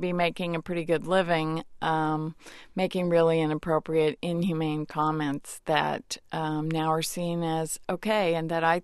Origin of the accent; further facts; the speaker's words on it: Illinois, United States; I just saw where a newspaper in Normal, Illinois, my home state, has temporarily closed down its entire comment function.